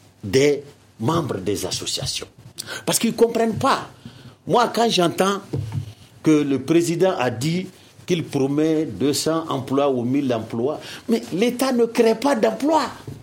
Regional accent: Mali; Nous sommes des Maliens. Avant d'être Bambara, avant d'être Kassonké, avant d'être Soninké, avant d'être Koroboro, nous sommes d'abord des Maliens.

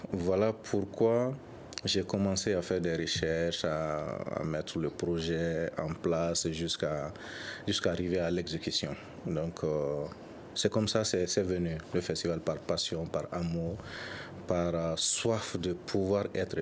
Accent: Zeguedougou, Sikasso, Mali; Puisque moi, je viens de Zeguedougou

